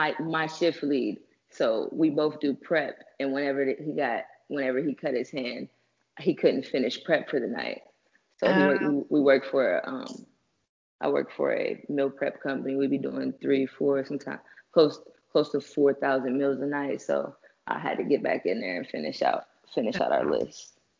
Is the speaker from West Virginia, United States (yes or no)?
yes; Fairmont, West Virginia, United States; also born or lived in Detroit, Michigan; Everybody know I'm representing Fairmont, West Virginia, although I was born in Detroit, Michigan, New Year's baby, January 1st, 93.